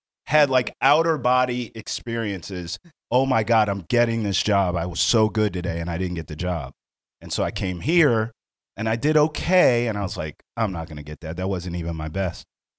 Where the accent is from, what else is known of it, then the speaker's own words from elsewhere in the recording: Washington, District of Columbia, United States; of DC radio, which was an emotional day for me, to be honest, to say goodbye to that audience and my hometown. I mean, it's the first time for me leaving the nest, too.